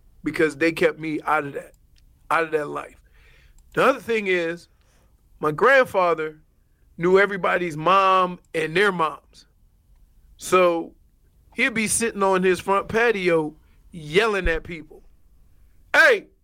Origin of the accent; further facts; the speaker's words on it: New Orleans, Louisiana, United States; Growing up in the Ninth Ward, I had two advantages.